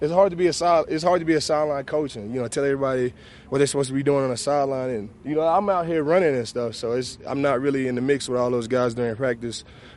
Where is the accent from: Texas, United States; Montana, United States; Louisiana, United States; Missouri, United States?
Texas, United States; Dallas; I'm from Dallas, so I know exactly where he goes to train.